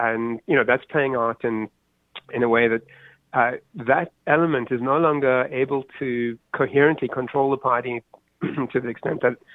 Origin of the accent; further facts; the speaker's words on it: South Africa; moved away; if they hadn't noticed the accent, that I'm from South Africa. I grew up there and was active in the anti-apartheid struggle for a decade.